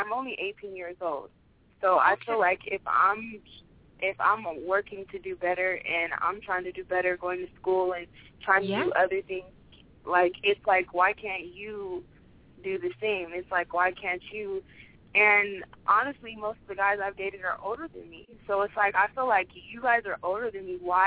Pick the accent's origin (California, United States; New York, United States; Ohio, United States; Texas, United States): California, United States; now in Atlanta, United States; and I'm calling from Georgia, from Atlanta. I'm from California.